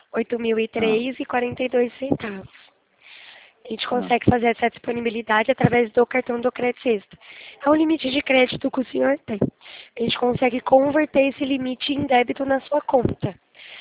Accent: São Paulo, Brazil; Não, eu sou de São Paulo

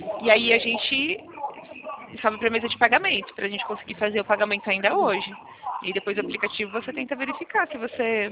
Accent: São Paulo, Brazil; sou de São Paulo.

